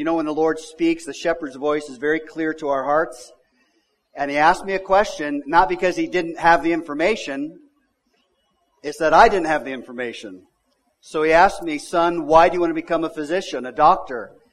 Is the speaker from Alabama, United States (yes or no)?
no; Los Angeles, California, United States; also born or lived in Missouri; I grew up in Southern California, the Los Angeles area, on the beaches of Southern California. So I grew up surfing.